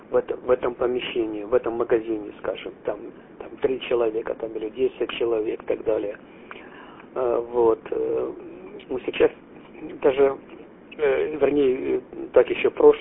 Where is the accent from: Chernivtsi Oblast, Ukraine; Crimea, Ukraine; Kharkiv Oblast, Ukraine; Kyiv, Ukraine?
Kharkiv Oblast, Ukraine; now in Canada; мы тут живем больше 20 лет, 21 год мы живем, приехали мы из Харьковской области.